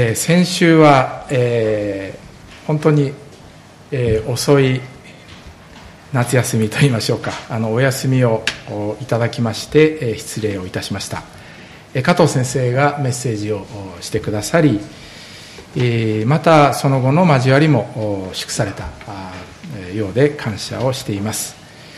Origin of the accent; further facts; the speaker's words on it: Gunma, Japan; 中学生の頃、山間部で生まれ育ったんですけれども、その中学も山間部にありまして、そして、この群馬県のですね、三ヶ坊という山のふもとです。